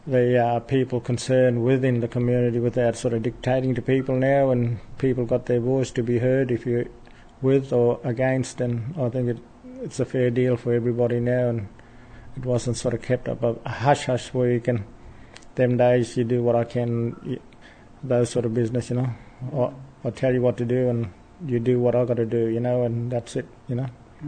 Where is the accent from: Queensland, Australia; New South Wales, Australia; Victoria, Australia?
Queensland, Australia; Bloomfield Valley; When I was a kid growing up in the Bloomfield Valley, there was hardly any cars coming, only the timber trucks and the freight truck that used to go once a week to Cairns